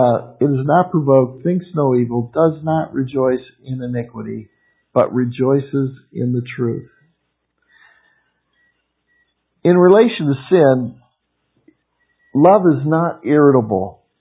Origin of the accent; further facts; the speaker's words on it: Cleveland, Ohio, United States; I'm from Cleveland, you know.